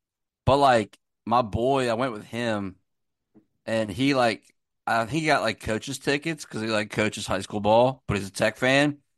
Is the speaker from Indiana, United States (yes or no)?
no; Harrisonburg, Virginia, United States; and I'll just drive down from up north because I'm from Harrisonburg